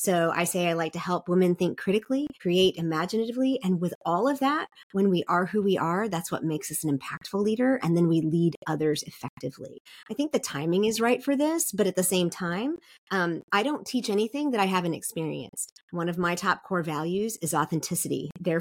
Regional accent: Seoul, South Korea; I grew up in Seoul, and we would go down to the beach on

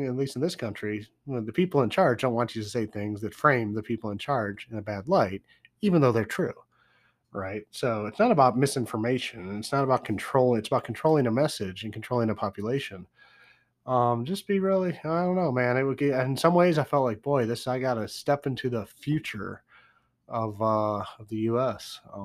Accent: United States; They want to talk with me because I'm American.

